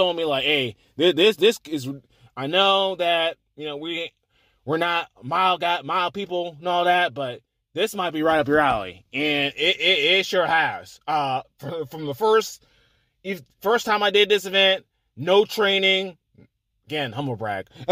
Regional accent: Florida, United States; also born or lived in Georgia; I'm down south, Georgia, Florida. I grew up more in Florida than Georgia

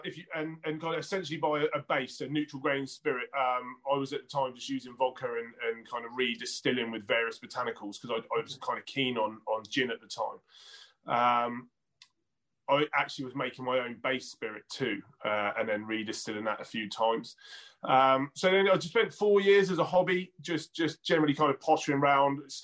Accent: South East England, United Kingdom; So I grew up on the South Coast. I live near Southampton in the New Forest.

